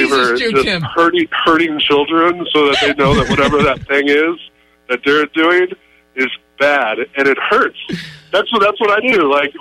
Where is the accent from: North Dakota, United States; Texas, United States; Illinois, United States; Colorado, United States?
Texas, United States; And again, I grew up in Texas, so that's okay.